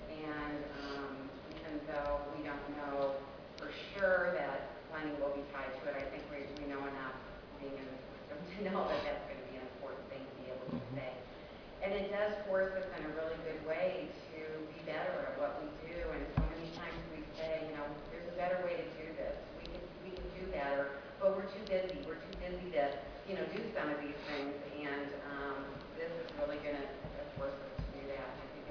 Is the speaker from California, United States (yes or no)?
no; Colorado Springs, Colorado, United States; from Colorado Springs